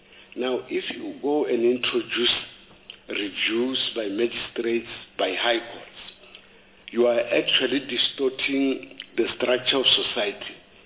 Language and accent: English; Limpopo, South Africa; For instance, where I come from the Balobedu Nation, what you call a king would be a Mambo